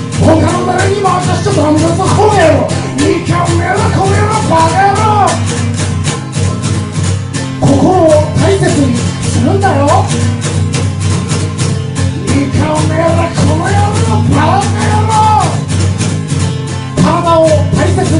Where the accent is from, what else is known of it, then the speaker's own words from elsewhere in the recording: Chiba, Japan; 生まれ育ちは千葉県千葉市で、今も千葉住んでるんですけど、